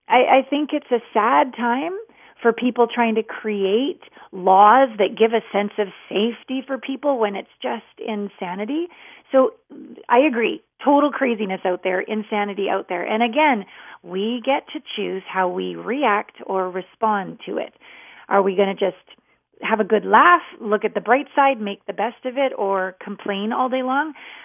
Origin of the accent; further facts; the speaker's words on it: Canada; I'm a Canadian.